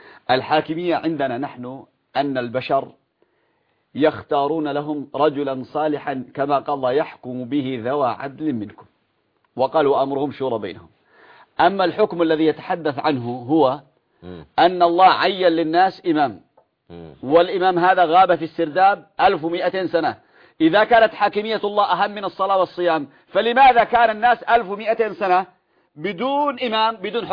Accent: Yemen; عندنا في اليمن،

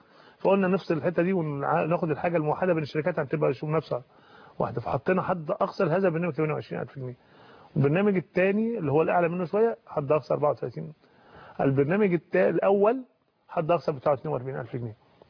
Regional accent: Egypt; ويمكن لطبيعتنا احنا كمصريين

